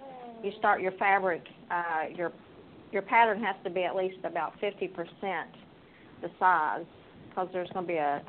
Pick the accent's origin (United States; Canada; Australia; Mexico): United States; Huntington, West Virginia; born there; now in Ohio, United States; I was born in Huntington, West Virginia, and I went to Marshall University and did my undergraduate and my graduate work there. And in 2000, my husband and I moved to Ohio and bought an 86-acre farm, as is.